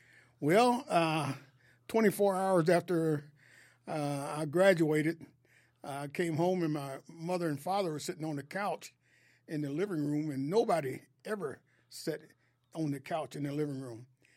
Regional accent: Chicago, Illinois, United States; So I went down to, I was from Chicago. So I went down to the recruiting station.

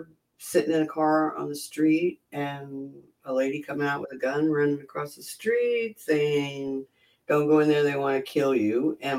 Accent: San Pablo, California, United States; San Pablo, California.

